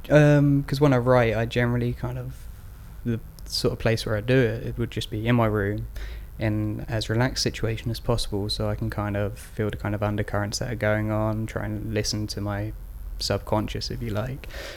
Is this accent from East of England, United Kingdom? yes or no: yes; Cambridge, East of England, United Kingdom; now in Staines, United Kingdom; I'm originally from Cambridge. My date of birth is 4th of September 1983. I'm currently living in Staines.